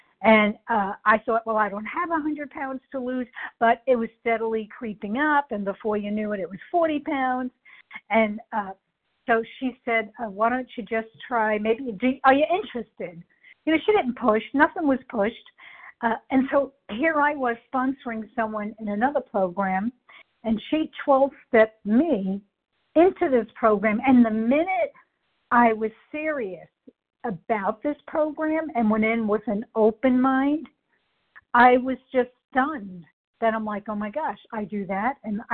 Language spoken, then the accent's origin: English; New York, United States; But I do know I'm from New York, and I worked in Manhattan, and there were a ton of meetings.